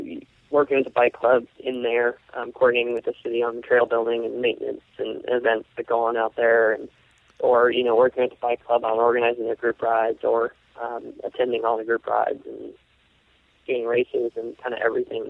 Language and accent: English; California, United States; also born or lived in Santa Cruz; Originally, I came from California, where access is also a large issue. Originally in Southern California, where access is less of an issue. And then Northern California, Santa Cruz area